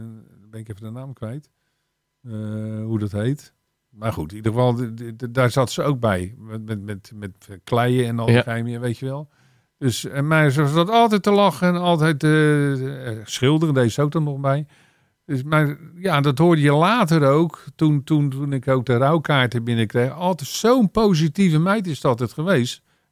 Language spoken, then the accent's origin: Dutch; Rotterdam, South Holland, Netherlands; born there; En ik ben in Spangen geboren.